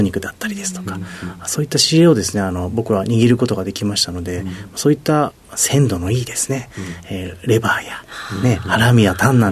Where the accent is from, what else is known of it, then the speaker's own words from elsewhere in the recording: Nagoya, Aichi, Japan; 出身は名古屋です。